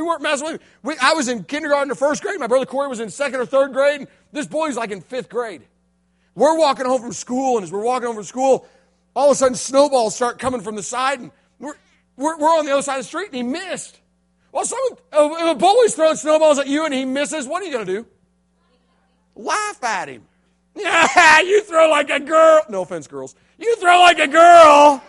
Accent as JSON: {"language": "English", "region": "Tennessee", "country": "United States", "said": "Yeah, I'm from Tennessee."}